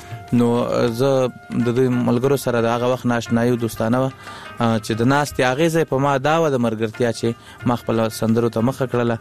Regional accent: Laghman, Afghanistan; also born or lived in Kunduz

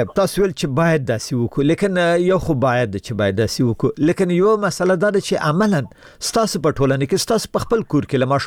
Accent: Afghanistan; زه هم افغان یم

